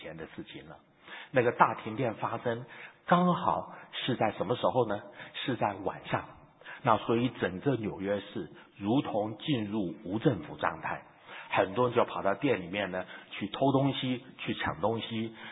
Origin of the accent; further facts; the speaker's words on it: China; 正像我们中国人说饥寒起盗心